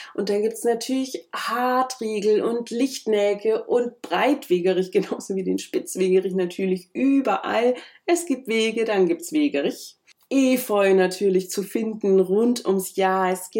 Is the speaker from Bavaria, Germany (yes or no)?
yes; Bavaria, Germany; Ich komme aus Oberfranken, da ist mir keine Walnuss in freier Wildbahn begegnet